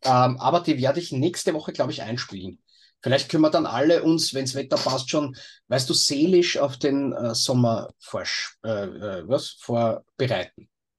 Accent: Gerersdorf, Lower Austria, Austria; Bei uns in Gerersdorf sagt man leise Ciao.

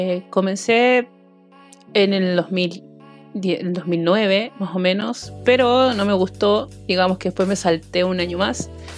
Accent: Chile; yo soy chilena, tengo 30 años, soy diseñador gráfico y además de eso productor de eventos.

